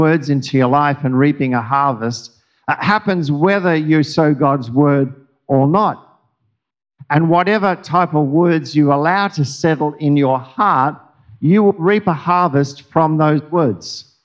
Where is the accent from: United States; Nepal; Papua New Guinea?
Papua New Guinea; When we were growing up, I was growing up in New Guinea, we had to write letters.